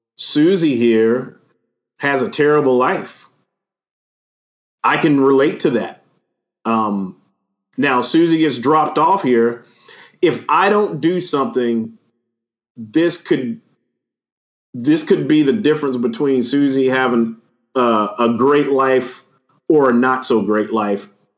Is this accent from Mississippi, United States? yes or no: yes; Greenwood, Mississippi, United States; That you were in my hometown.